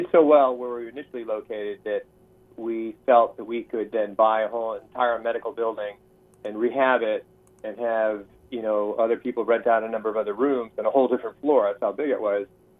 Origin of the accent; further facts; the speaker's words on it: New England, United States; I grew up in New England, so I know all about it.